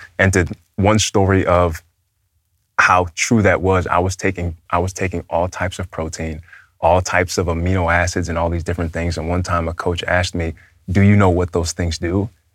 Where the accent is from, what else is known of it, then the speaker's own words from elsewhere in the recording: Bronx, New York, United States; It was kind of just everybody was just in the Bronx, and the kids, we loved to hor